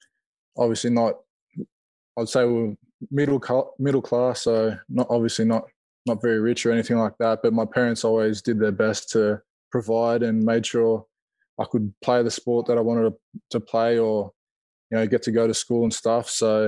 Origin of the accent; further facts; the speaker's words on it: Sydney, New South Wales, Australia; I was born and bred in Sydney. So I was born St. George Hospital. So and I grew up in that area around where, yeah, St. George Dragons play.